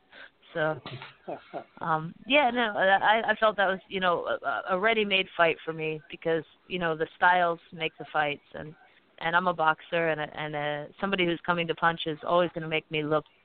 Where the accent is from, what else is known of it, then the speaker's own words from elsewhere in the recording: Las Vegas, Nevada, United States; And so I figured if I could get some activity and stay busy and here in my hometown in Las Vegas, that would be the best